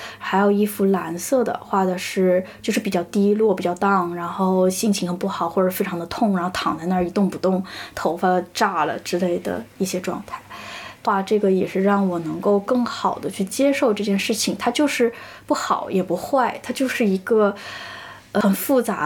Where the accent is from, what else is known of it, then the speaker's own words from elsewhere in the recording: China; now in Japan; 后来我来到了日本以后发现我是一个中国人生活在日本